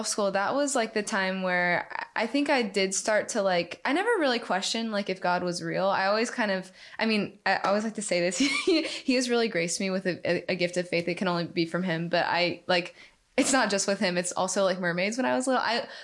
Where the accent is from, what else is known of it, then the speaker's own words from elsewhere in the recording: Woodstock, Georgia, United States; I'm in Woodstock, Georgia.